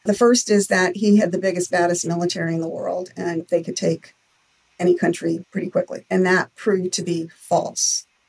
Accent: United States; I mean, that is a really good question because, of course, I'm an American.

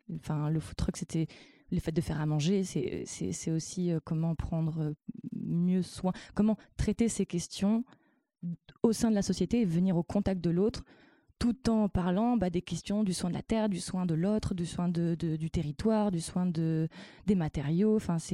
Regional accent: Provence-Alpes-Côte d'Azur, France; moi j'ai grandi dans le Vaucluse, c'est un lieu très, très productif, notamment en fruits et en légumes.

